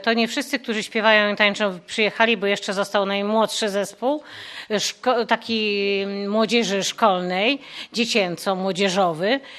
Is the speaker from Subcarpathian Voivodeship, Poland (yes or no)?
yes; Mokre, Subcarpathian Voivodeship, Poland; tak jak my z Mokrego. Jesteśmy na ziemiach, które przedwojenne były ziemiami ukraińskimi